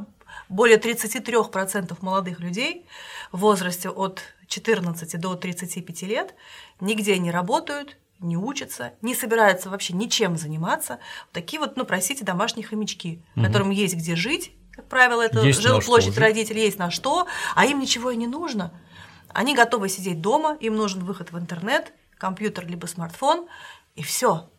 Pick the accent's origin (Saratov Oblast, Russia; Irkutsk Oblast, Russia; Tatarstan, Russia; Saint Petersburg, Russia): Tatarstan, Russia; Kazan; Я из Казани, да. Мама 4 детей.